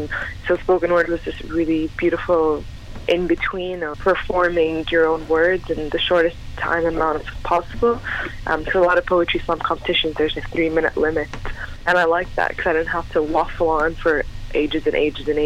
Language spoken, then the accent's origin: English; Canada; also born or lived in Saudi Arabia; now in Ireland; No, I grew up actually in Canada first, and then I moved back to where I'm originally from, to Saudi Arabia, for about 9 years, and then I moved to Ireland in 2010.